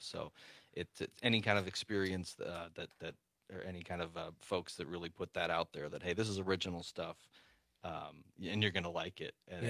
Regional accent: Mineral Point, Wisconsin, United States; Well, I mean, Mineral Point Opera House is always one of my hometown, so that's always a favorite.

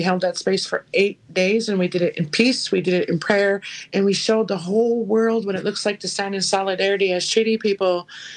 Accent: Minnesota, United States; from the Leech Lake Reservation here in northern Minnesota.

